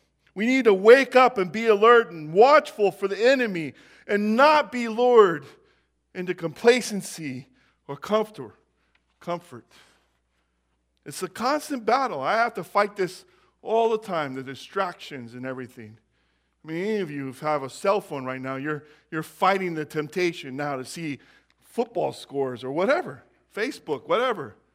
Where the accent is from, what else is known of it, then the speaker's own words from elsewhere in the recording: Jackson, California, United States; And that's where I grew up. Jackson is my hometown. I mean, I ran all over those hills.